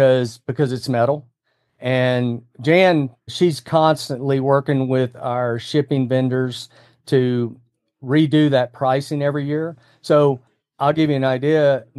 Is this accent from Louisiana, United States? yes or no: yes; Louisiana, United States; Now, I grew up in Louisiana, so I have a little bit of a French background.